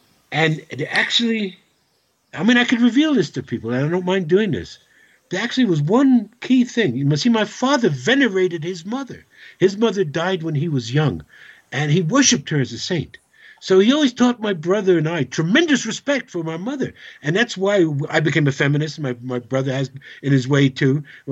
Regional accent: Brooklyn, New York, United States; born there; I'm only a second-generation American. My father was born in Brooklyn. I was born in Brooklyn, as my brother was.

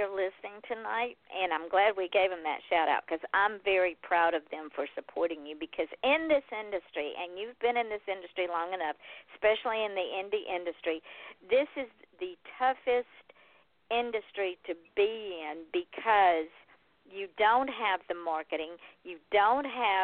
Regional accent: Georgia, United States; Jess is from North Carolina, and I'm from Georgia.

